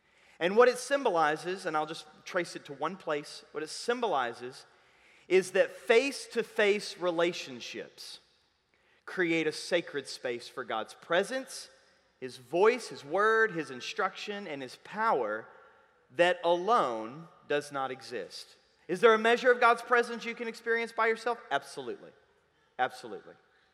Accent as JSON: {"language": "English", "country": "United States", "said": "I got it, I'm American, and I'm sorry about that."}